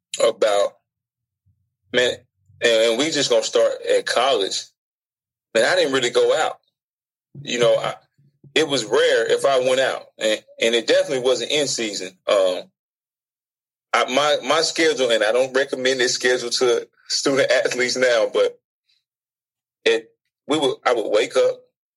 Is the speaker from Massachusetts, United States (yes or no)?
no; Jackson, Mississippi, United States; place on earth, man. Jackson, Mississippi.